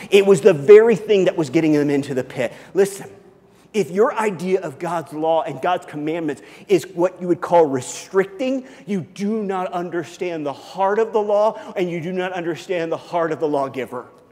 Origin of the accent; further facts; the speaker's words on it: Midwest, United States; I don't know about you, I came from the Midwest.